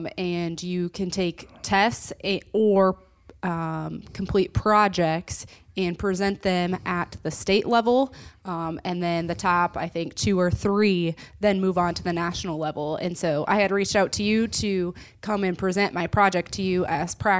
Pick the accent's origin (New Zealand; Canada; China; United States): United States; Hinton, Iowa; Yes, I grew up in Hinton, graduated there in 2018.